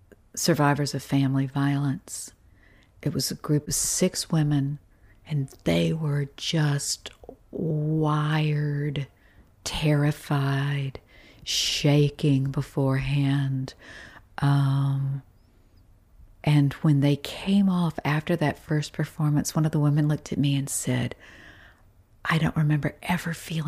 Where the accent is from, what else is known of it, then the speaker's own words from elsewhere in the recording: the South, United States; Oh, I grew up in the South. Storytelling is what you do.